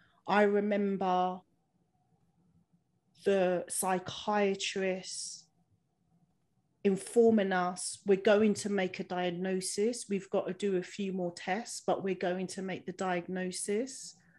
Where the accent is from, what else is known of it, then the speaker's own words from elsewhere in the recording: London, United Kingdom; I'm 43, I don't feel a day past 21, but you know, I'm born and bred in London, so our approach is sort of different.